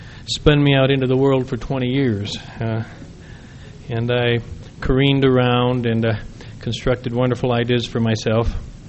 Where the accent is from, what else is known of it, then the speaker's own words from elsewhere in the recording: Brigham City, Utah, United States; I was born and raised in Brigham City with a very devout family